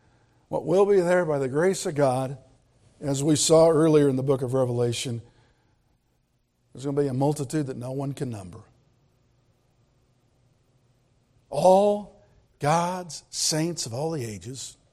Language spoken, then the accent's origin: English; California, United States; That's what when I grew up in California on the beach.